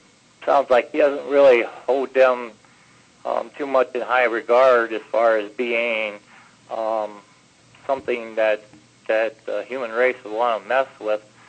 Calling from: Ohio, United States; from Ohio.

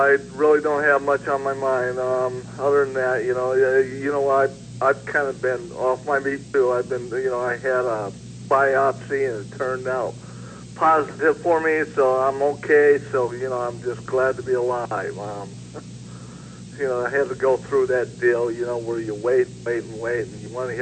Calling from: Phoenix, Arizona, United States; calling from Phoenix.

